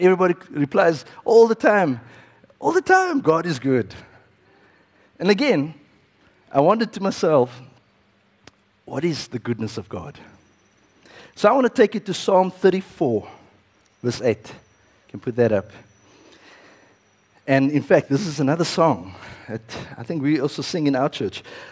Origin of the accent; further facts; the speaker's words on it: Lentegeur, Western Cape, South Africa; also born or lived in Athlone; Sunday school, we met under the tree. This was in Lentegeer. That's where I grew up. Not all my life. We moved from Lentegeer to Athlon, Bridgetown.